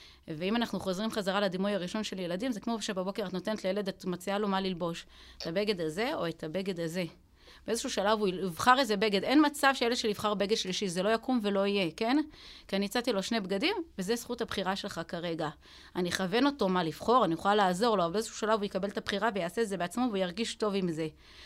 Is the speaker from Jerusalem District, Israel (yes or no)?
yes; Jerusalem District, Israel; אני גדלתי בשכונה שהיא קצת שעטנז, היום היא כבר יותר חרדית, בית וגן, והיא הייתה שכונה של שעטנז